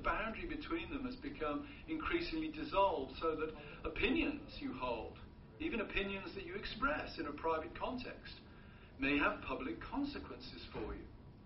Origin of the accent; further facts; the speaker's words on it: United Kingdom; I remember growing up in Britain in the 1980s